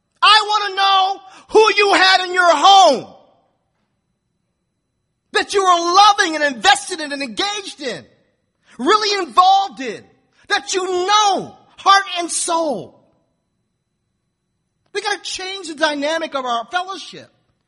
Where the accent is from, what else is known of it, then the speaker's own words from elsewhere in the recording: Baltimore, Maryland, United States; You need to ask me how I grew up in Baltimore City.